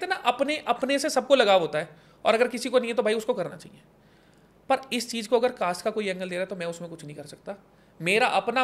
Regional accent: Chhara, Haryana, India; मैं छारा गाँव से हूँ. बहुत सारे लोगों को लगता होगा मैं मांडोटी से हूँ या बहादुरगढ़ से हूँ. मैं छारा गाँव से हूँ

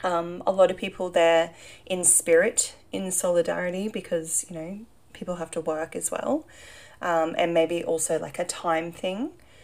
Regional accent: Brisbane, Queensland, Australia; so obviously I'm from Brisbane and it's all very focused around Southeast Queensland.

